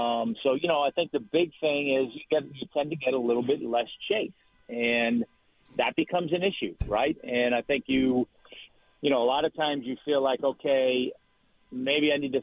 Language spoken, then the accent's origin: English; Boston, Massachusetts, United States; now in Atlanta, United States; I mean, look, I grew up in Boston, obviously, and you know, any time I go back to my parents' house, obviously I'm going home.